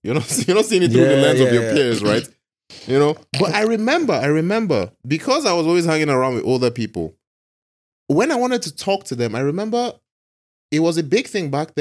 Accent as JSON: {"language": "English", "region": "London", "country": "United Kingdom", "tie": "born there", "said": "So for me, I was born in Hammersmith, West London."}